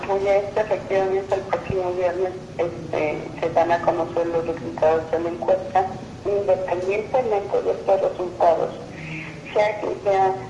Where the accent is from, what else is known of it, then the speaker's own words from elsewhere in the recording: Tabasco, Mexico; yo soy de Tabasco